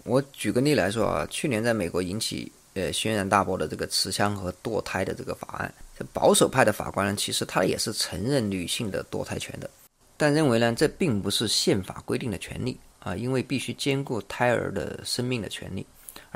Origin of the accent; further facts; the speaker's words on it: China; 所以啊，如果哪一天我们中国人啊，也能在同样的场景下啊